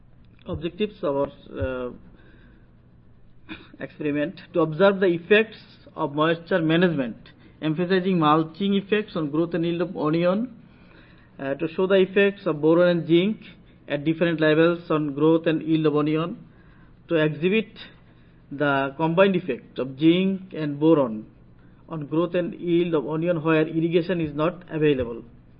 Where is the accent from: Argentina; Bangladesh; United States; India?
Bangladesh; English is a second language; I am from Bangladesh … Now I am doing a profession as a professor in the University of Rajshahi, Bangladesh.